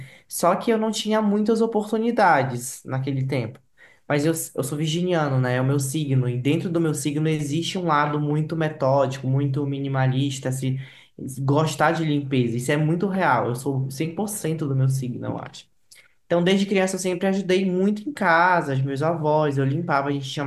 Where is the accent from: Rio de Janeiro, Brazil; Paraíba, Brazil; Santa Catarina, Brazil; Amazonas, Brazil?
Amazonas, Brazil; Manaus; now in São Paulo, Brazil; Então, eu sou nascido e criado em Manaus, né? Sou do Amazonas, minha família inteira é de lá. Eu moro em São Paulo faz pouco tempo, acho que tem 2 anos e meio só. Eu sou de família humilde, né?